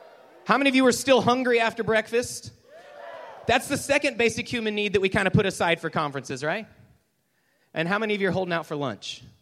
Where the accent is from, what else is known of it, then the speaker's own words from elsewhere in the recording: Houston, Texas, United States; And I'm from Houston, and it's really hot there, and there's a lot of pollution.